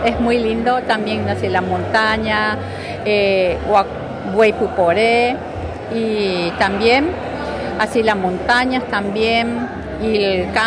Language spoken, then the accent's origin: Spanish; Paraguay; yo nacida en Paraguay, soy paraguaya, y bueno, yo me casé con un japonés, y cuando salí de Paraguay